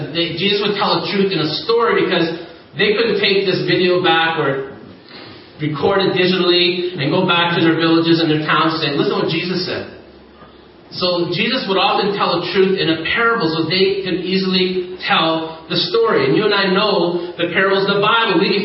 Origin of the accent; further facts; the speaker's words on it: Ontario, Canada; So we grew up in Ontario, snow belt. I live in a little community called Blythe.